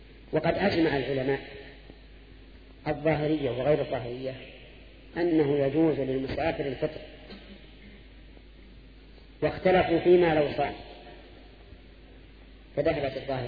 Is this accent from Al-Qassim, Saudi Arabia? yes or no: yes; Al-Qassim, Saudi Arabia; خمس الصاع الحال عندنا في القصيم